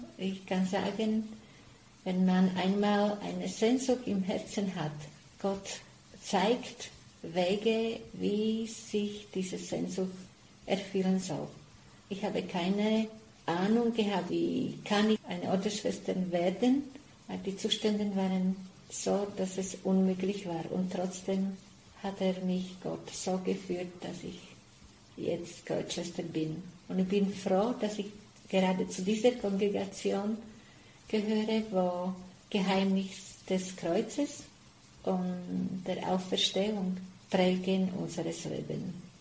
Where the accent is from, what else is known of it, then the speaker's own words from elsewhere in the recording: Slovakia; now in Switzerland; Ich bin aus der Slowakei. Ich bin momentan tätig in der Schweiz, im Generalat.